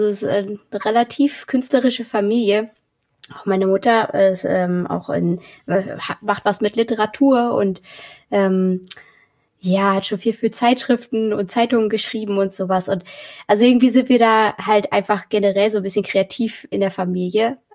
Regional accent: Mecklenburg-Vorpommern, Germany; also born or lived in Berlin; Genau, nach Mecklenburg, auf so ein kleines Dorf. Und da haben auch nur 70 Leute gewohnt, also es war wirklich Dorf.

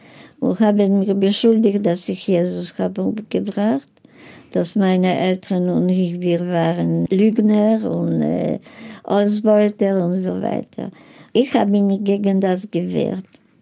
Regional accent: Poland; ich bin ein Polin, weil meine Eltern sind geboren Polen, ich bin geboren Polen, Großeltern in Polen, also bin ich eine Polin.

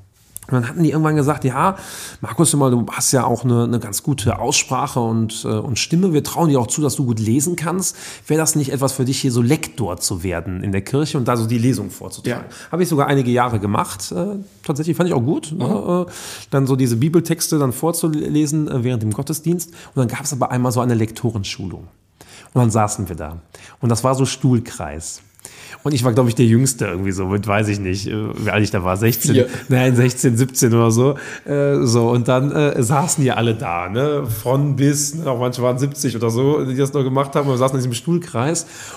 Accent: Steinfeld, North Rhine-Westphalia, Germany; Und ich bin ja auch in Steinfeld zur Schule gegangen

